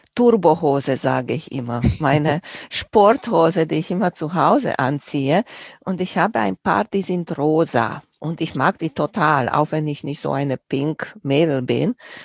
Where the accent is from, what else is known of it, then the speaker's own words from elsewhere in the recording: Romania; Ich bin groß geworden in Rumänien und wir hatten auch ganz viel